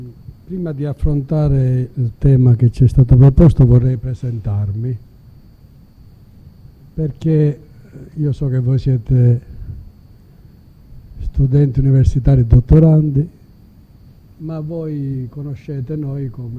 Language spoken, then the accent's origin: Italian; Termini Imerese, Sicily, Italy; Io sono di Termini Imerese.